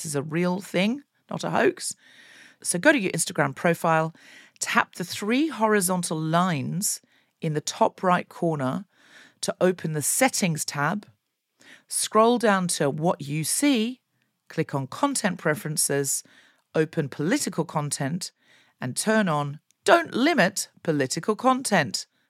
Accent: Australia; I grew up in Australia

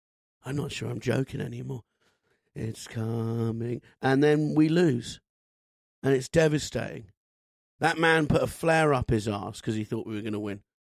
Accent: England, United Kingdom; It was that was a proud moment to be English, because to me that sort of sums up being English is.

